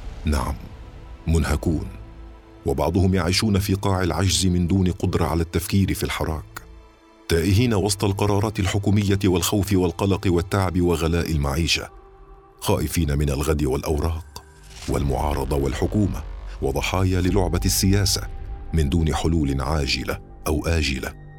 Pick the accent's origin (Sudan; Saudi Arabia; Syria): Syria; تنظر إلي أنا السوري القادم من مصر بترفع وتكبر ودلال ورفض